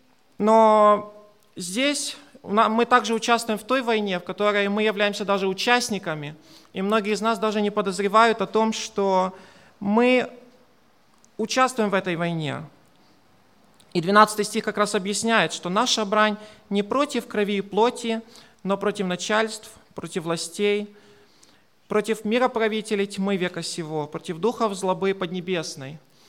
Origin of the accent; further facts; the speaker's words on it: Ukraine; Вот я, как украинец, наверное, вы все слышали о войне на востоке Украины.